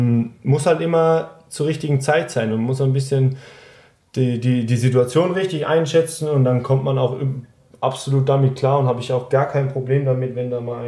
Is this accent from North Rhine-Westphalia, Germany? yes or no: no; Baden-Württemberg, Germany; ich komme aus der Region da, Karlsruhe, Heidelberg.